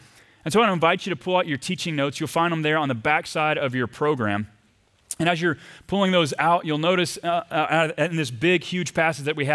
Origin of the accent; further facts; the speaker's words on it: the South, United States; Growing up in the South, I had the chance each and every summer to go to our church's retreat camps.